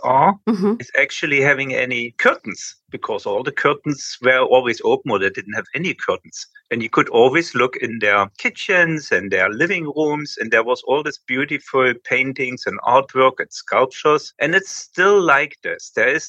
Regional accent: Germany; now in Venice; I come from Germany. I lived in many different places, but since the last 30 years, I'm in Venice.

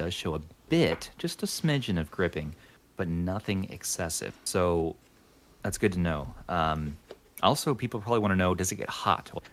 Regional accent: Pacific Northwest, United States; I'm from the Pacific Northwest.

